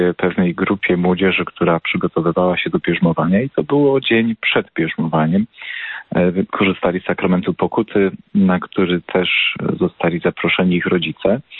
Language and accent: Polish; Krynica-Zdrój, Lesser Poland, Poland; zostało w moich rodzinnych stronach, a więc w okolicy Krynicy Zdroju